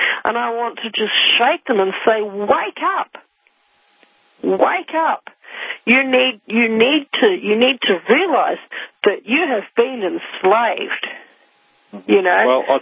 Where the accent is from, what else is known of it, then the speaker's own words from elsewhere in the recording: New Zealand; But I grew up in New Zealand